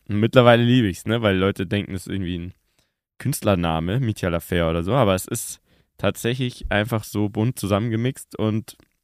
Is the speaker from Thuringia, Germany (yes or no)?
no; Munich, Bavaria, Germany; weil ich bin ja Urbayer, geboren in München.